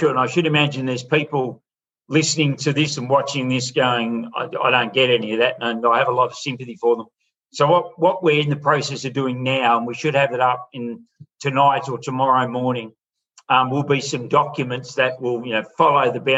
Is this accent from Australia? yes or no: yes; Broken Hill, New South Wales, Australia; Goes all the way out to my hometown, Broken Hill, if anyone out there is listening.